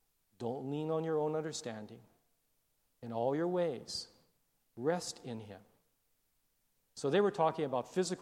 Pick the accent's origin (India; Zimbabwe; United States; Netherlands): United States; Hawaii; you know it speaks to me, you know, since I'm from Hawaii.